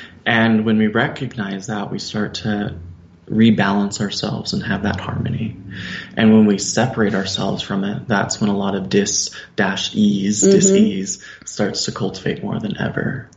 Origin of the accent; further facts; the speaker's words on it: Queen Creek, Arizona, United States; I grew up in Queen Creek, Arizona, which right now, you know, years later, it's part of the Phoenix Metro, the whole Phoenix Valley. But back then it was just all farmland.